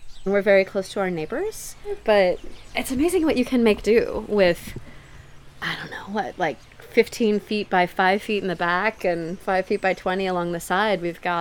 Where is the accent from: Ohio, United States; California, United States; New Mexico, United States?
California, United States; Palo Alto; they know that I grew up in Palo Alto or went to Yale or work at Google